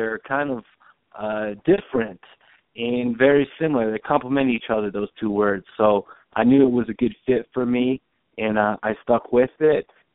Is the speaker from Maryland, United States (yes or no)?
no; Denver, Colorado, United States; I mean, I grew up here in Denver and had a, you know, I grew up as, you know, an athlete playing soccer.